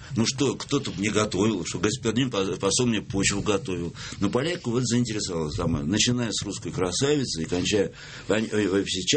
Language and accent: Russian; Russia; Причем они не знали, что я русский.